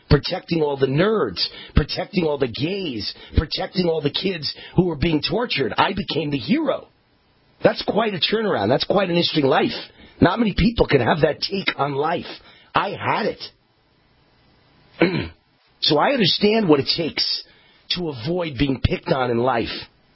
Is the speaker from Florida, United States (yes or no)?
no; New York City, New York, United States; Guys like me and Trump and Bill O'Reilly, born and raised in New York, fought on the streets of New York.